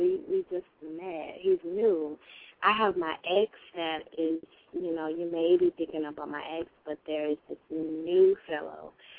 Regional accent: Daytona Beach, Florida, United States; born there; Yes, I was born in Daytona Beach, Florida.

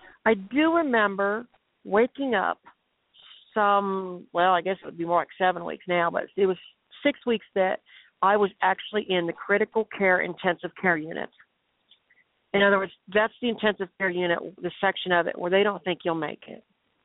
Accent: Texas, United States; I said, oh, sweetie, I'm a Texan. Just point me the direction.

